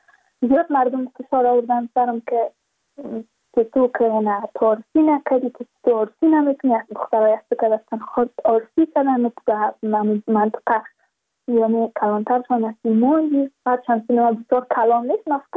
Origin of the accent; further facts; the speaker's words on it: Badakhshan, Afghanistan; چون ما از بدخشان هستیم، یعنی منطقای دور دستش